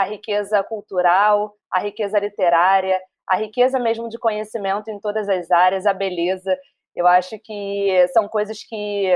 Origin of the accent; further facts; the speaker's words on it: Rio de Janeiro, Brazil; sou carioca, suburbana